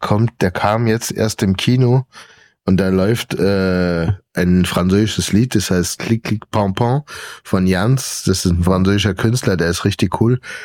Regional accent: Germany; also born or lived in France; Als Deutscher.

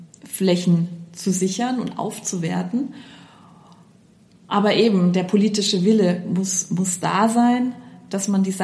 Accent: Switzerland; Es geht darum, dass wir wirksam schaffen, die Biodiversität bei uns in der Schweiz zu sichern.

